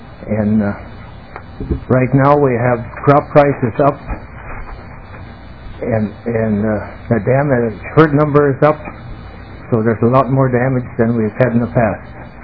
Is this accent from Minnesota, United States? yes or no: yes; Grygla, Minnesota, United States; from Marshall County, Grigla, Minnesota.